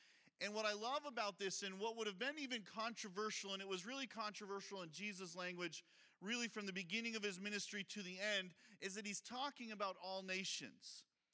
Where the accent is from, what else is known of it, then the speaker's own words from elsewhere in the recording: Massena, New York, United States; if you fly around the United States and you say, I'm from Messina, New York, you want to know what people say? Where's that?